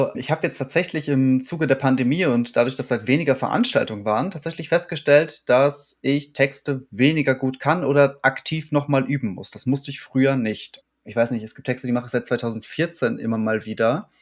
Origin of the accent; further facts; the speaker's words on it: Warstein, North Rhine-Westphalia, Germany; ich bin in Warstein aufgewachsen